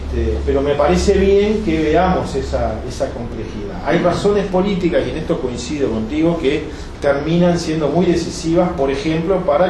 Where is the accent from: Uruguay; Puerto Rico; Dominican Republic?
Uruguay; yo soy uruguayo